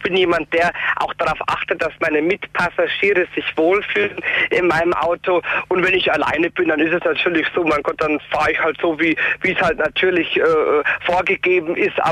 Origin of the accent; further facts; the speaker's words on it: Bavaria, Germany; als junger Mensch, ich komme aus Niederbayern, da probiert man manchmal ein paar blödsinnige Sachen aus